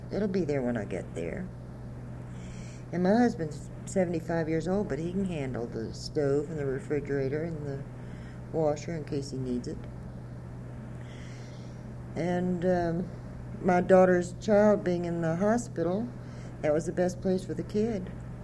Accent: Atlantic City, New Jersey, United States; The first time, I came from Atlantic City, New Jersey, to Cabin Creek, West Virginia.

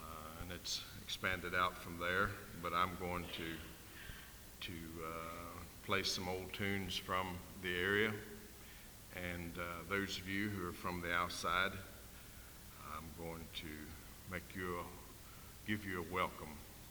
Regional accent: West Virginia, United States; I'm from Pocahontas County, and give you a welcome to Augusta.

